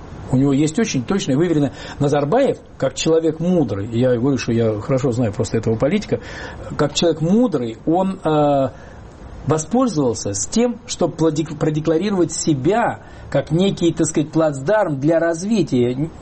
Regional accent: Belarus; Мы, белорусы, и Россия, и русские, и украинцы, это все одна нация

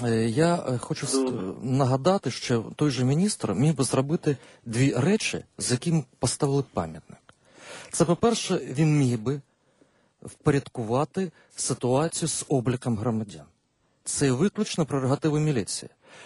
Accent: Donetsk, Donetsk Oblast, Ukraine; now in Kyiv, Ukraine; От я сам донеччанин, я живу 3 роки в Києві, у мене є на Донецьку реєстрацію, я не можу зареєструватися в Києві за свою адресою фактичного мешкання.

